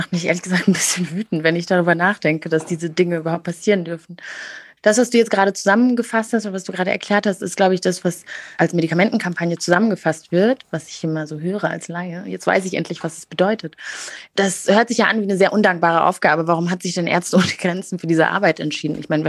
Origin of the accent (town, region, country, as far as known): Germany